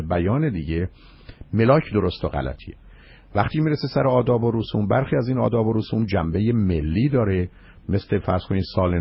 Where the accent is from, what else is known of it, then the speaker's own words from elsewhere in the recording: Iran; ما ایرانی هستیم و اینم جشن ماست،